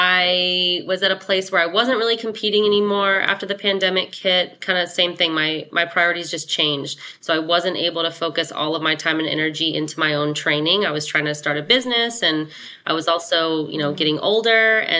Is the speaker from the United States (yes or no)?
yes; New Orleans, Louisiana, United States; moved away as an adult; also born or lived in Virginia; I went to James Madison University. It's kind of how I ended up in Virginia. I'm from New Orleans originally, and I stayed in the area.